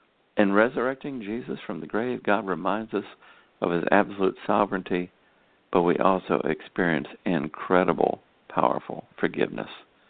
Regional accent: Mississippi, United States; even though I'm from Mississippi, I don't really know who Vern is

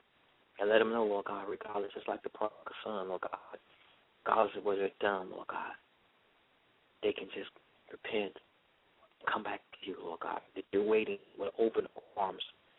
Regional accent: Tennessee, United States; So I'm from Tennessee, so I went home, and there was a track meet going on.

